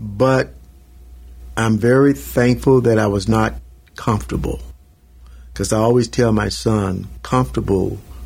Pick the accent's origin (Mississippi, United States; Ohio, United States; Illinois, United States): Mississippi, United States; I just told a lady what I did. I came from Mississippi, and nothing I said made sense to her.